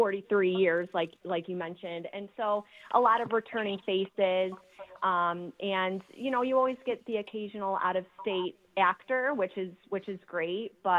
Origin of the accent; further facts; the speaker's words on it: Detroit, Michigan, United States; I am in Mount Clemens, Michigan. Kind of grew up all over the Metro Detroit area, so very familiar with the area.